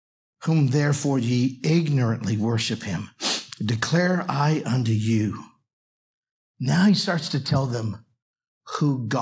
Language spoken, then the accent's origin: English; Boston, Massachusetts, United States; moved away as an adult; also born or lived in Florida; Then he knew I would move from Boston at 18 to Florida. He knew as I was growing up in Boston that I went to a church that was a Baptist church for 18 years